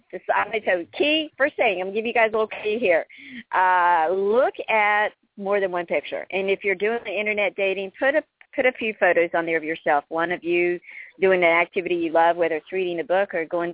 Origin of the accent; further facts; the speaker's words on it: North Carolina, United States; You know, I'm from North Carolina originally.